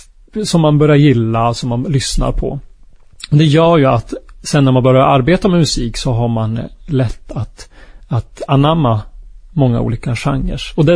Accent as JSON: {"language": "Swedish", "town": "Arvidsjaur", "region": "Norrbotten County", "country": "Sweden", "tie": "born or raised there", "lives_now": "Skellefteå, Sweden", "said": "2022 fick jag en fråga från min hemort Arvidsjaur. Och då bor jag inte i Arvidsjaur, då bor jag i Skellefteå."}